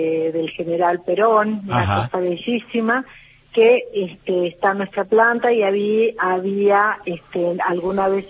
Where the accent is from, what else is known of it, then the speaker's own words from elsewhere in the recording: Salta, Argentina; Nací acá en Salta, mi familia es de acá, mis hijos son de acá.